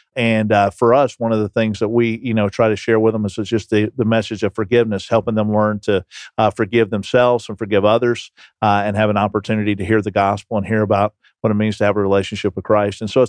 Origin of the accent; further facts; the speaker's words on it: Atlanta, Georgia, United States; I'm from Atlanta